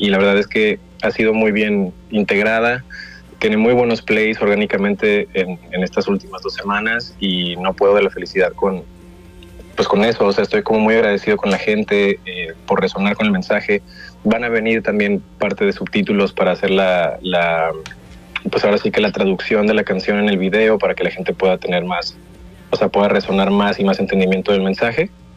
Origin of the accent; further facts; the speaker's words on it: Mexico; obviamente siendo mexicano, me he visto como más con la necesidad y con la responsabilidad de hacer música en español